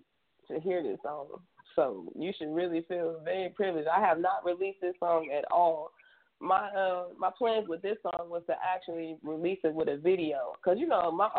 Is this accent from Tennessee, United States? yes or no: no; Dallas, Texas, United States; See that, and that's where I'm from. I'm from Texas.